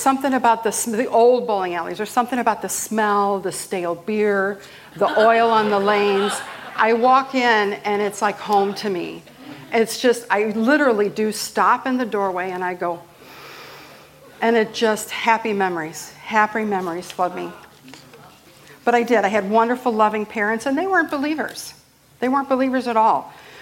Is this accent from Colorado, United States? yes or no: no; St. Louis, Missouri, United States; And we grew up in North County